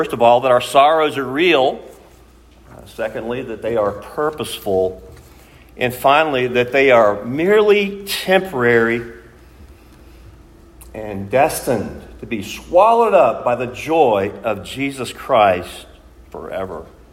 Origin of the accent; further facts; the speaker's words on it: Virginia, United States; also born or lived in Mississippi; I actually claim dual statehood, Virginia, my home state, and Mississippi, where I've spent most of the rest of my days.